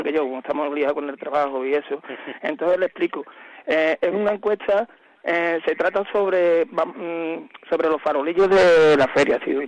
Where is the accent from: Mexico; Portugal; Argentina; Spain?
Spain; Seville, Andalusia; yo también soy de Polígono San Pablo, de la avenida Pedro Romero